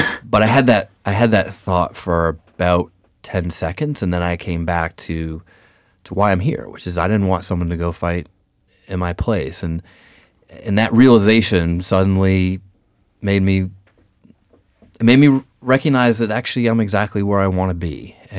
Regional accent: Boston, Massachusetts, United States; I don't think I've ever been colder in my life, and I'm from New England.

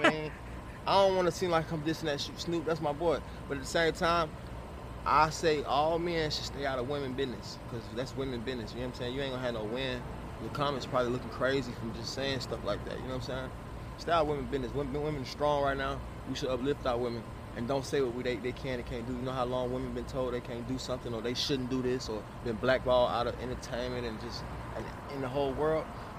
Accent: the South, United States; I'm grown. I'm from the South, though. So maybe the rules and the laws is different.

